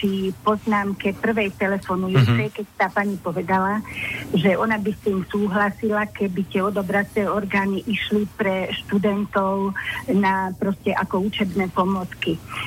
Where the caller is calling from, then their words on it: Nitra, Nitra Region, Slovakia; Ja som poslucháčka z Nitry.